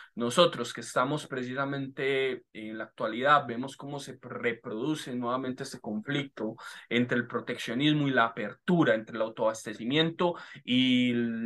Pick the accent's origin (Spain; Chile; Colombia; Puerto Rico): Colombia; perdamos por completo nuestro entendimiento y nuestra alma como colombianos